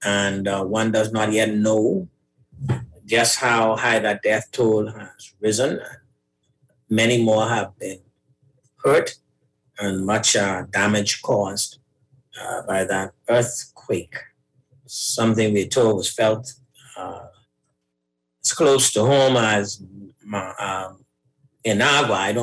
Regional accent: Bahamas; Being as I was from the Bahamas

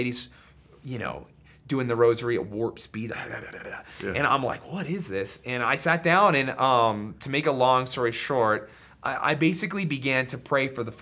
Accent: Utah, United States; because again, I grew up in Utah, conservative groups

